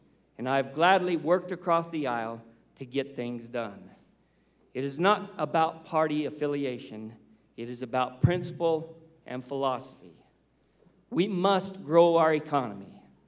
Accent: Hesperus, Colorado, United States; I grew up on the La Plata River south of Hesperus, Colorado, and cut my teeth on Colorado water law.

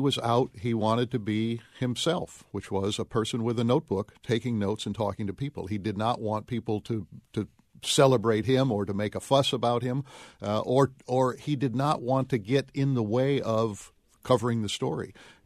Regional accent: Midwest, United States; As a Midwesterner, I want to defend Iowa a bit here.

